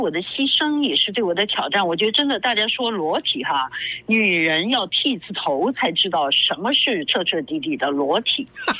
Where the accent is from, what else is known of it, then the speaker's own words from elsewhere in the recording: China; now in United States; 我是一个土生土长的中国人，在这里我英文也不会，完全就是中国从中国来的，